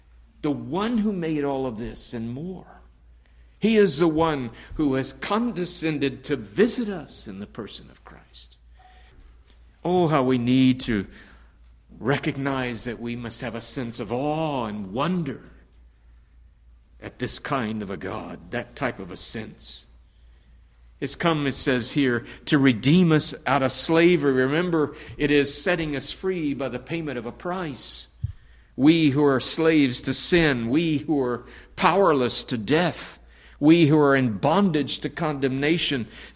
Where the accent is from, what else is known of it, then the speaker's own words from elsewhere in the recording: Texas, United States; And you know, I grew up in Texas, so there weren't any mountains really to grow out there, anywhere I was anyway, to see.